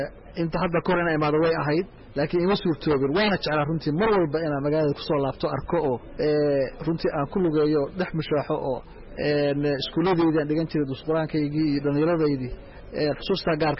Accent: Dhuusamareeb, Galmudug, Somalia; Dhuusamareeb magaaladan runtii waa magaaladaydii magaaladan ku koray

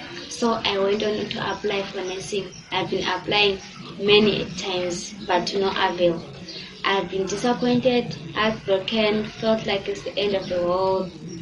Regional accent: Matabeleland South, Zimbabwe; I'm from Blanket District in Bolilima.

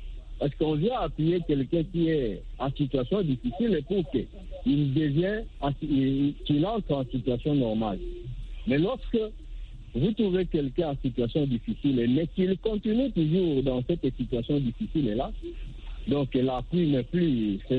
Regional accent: DR Congo; chez nous en RDC

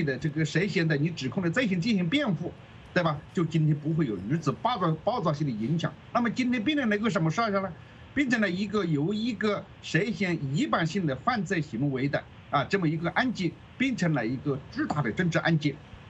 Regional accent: Hong Kong; 所以这个是非常值得啊我香港人珍惜的地方

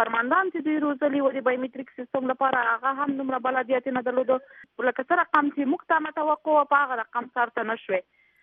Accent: Khost, Afghanistan; موږ خویندې د خوست ولایت یو عنعنوي سنتي ولایت

